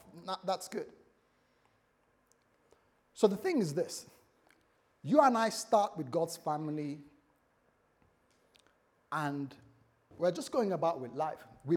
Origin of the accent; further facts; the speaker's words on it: United Kingdom; No, we're British.